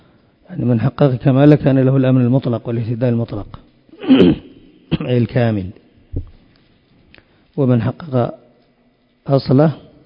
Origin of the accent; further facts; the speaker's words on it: Yemen; وعندنا هنا في اليمن يأخذون بعض الناس